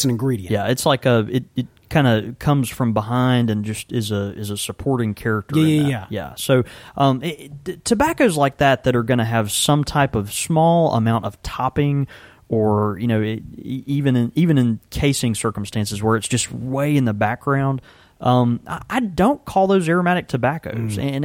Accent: Houston, Texas, United States; born there; now in Jackson, United States; I was born in Houston, Texas, okay? That's a big city, fourth largest city in the country.

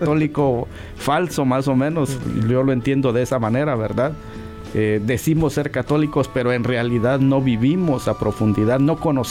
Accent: Guatemala; Yo recuerdo en mi país, en Guatemala, pues la costumbre en la Semana Santa es hacer maleta y agarrar para la playa

